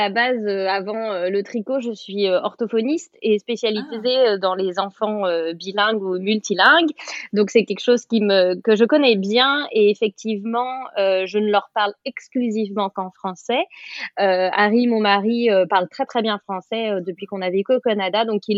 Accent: Brittany, France; moved away as an adult; now in England, United Kingdom; J'ai 35 ans, je suis française originaire de Bretagne, mais j'habite en Angleterre avec mon conjoint et nos deux petites filles depuis maintenant 5 ans.

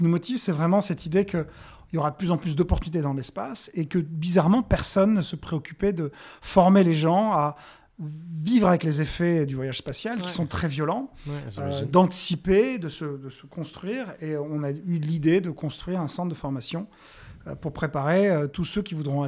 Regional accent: Bordeaux, Nouvelle-Aquitaine, France; et donc par construction, on est bordelais, donc on voulait aussi travailler.

